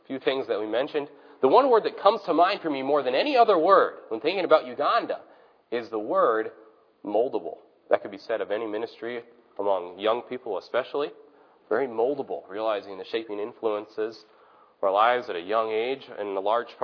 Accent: South Bend, Indiana, United States; That's true of my hometown in South Bend, Indiana

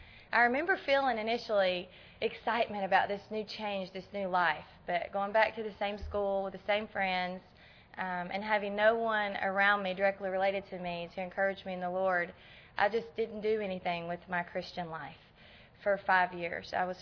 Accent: Tennessee, United States; But I was raised in Tennessee in a home with two great parents who loved me and taught me how to work hard and were strict

